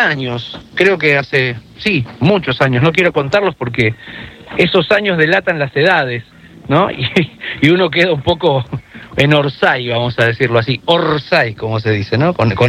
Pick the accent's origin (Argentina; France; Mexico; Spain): Argentina; Don Torcuato, Buenos Aires Province; y soy de Don Torcuato